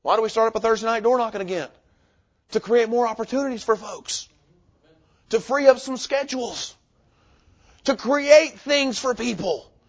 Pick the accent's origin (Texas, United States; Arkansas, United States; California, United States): Arkansas, United States; I grew up in Arkansas. People are like, why don't you like the Pig?